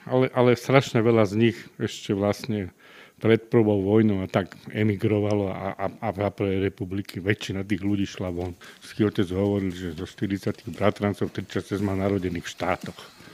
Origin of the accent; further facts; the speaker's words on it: Bratislava, Bratislava Region, Slovakia; Mám 64 rokov. Som z Bratislavy.